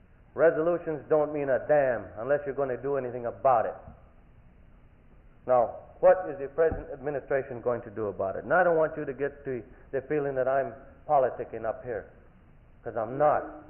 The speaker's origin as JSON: {"language": "English", "town": "San Diego", "region": "California", "country": "United States", "tie": "born or raised there", "said": "But nevertheless, I'm a native San Diegan, born and raised in San Diego."}